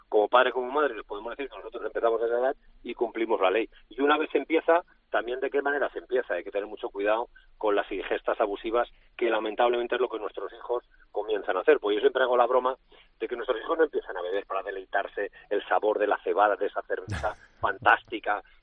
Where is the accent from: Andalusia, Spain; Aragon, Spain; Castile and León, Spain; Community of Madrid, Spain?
Community of Madrid, Spain; Madrid; now in Barcelona, Spain; yo soy madrileño, pero vivo en Barcelona